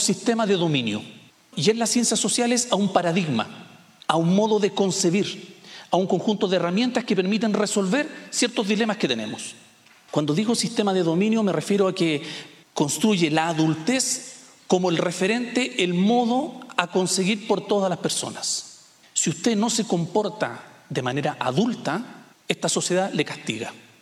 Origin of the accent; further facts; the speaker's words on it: Chile; moved away as an adult; now in Costa Rica; En mi país, en Chile, llega hasta los 29. Cuando yo estaba por cumplir 30, me vine a vivir a Costa Rica para tener 5 años más de juventud.